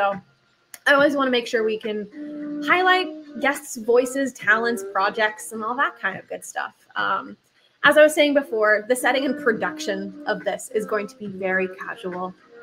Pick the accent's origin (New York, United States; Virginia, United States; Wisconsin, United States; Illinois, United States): Wisconsin, United States; I was born in Wisconsin, so lived there.